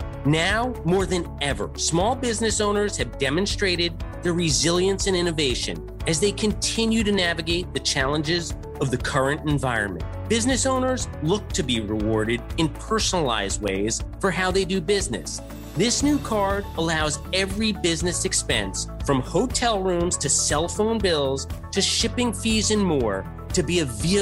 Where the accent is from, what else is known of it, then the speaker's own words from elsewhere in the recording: Westchester, New York, United States; also born or lived in Queens; I was born in Queens, but we moved to Westchester when I was really just a toddler.